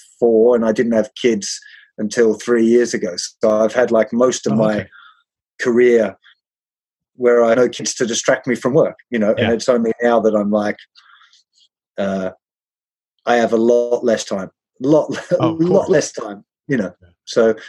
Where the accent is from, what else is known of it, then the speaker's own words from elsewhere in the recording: Tasmania, Australia; I grew up in Tasmania, really small town.